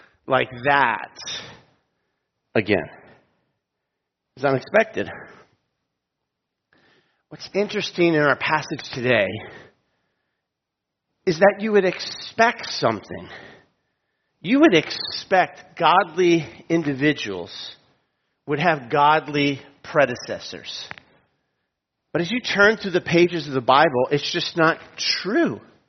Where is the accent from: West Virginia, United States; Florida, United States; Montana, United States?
Florida, United States; Tallahassee; accent: Tallahassee; I didn't say it was my Tallahassee accent, but anyone from Florida knows that there aren't many accents in Florida South.